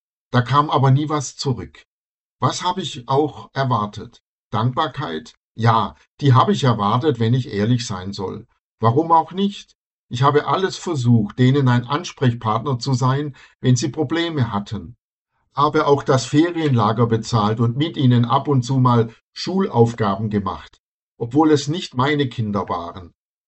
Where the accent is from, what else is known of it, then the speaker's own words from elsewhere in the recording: Wrocław, Lower Silesian Voivodeship, Poland; Ich bin aus Breslau in Schlesien